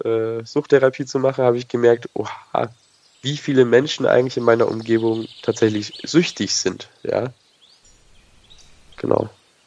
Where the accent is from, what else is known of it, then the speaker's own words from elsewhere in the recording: Nuremberg, Bavaria, Germany; gehe ich nicht mehr zurück in die Stadt, wo ich herkomme. Ich komme aus Nürnberg. Auf jeden Fall habe ich vor, in Bayern zu bleiben und gehe dann irgendein schönes Fleckchen, so Stadtrand oder Kleinstadt.